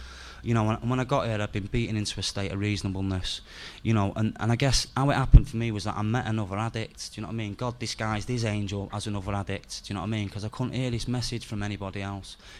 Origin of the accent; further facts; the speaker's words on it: Salford, North West England, United Kingdom; where I come from Salford, and Salford's like Bermondsey, yeah? Except it kind of rains more, and we've got a better football team.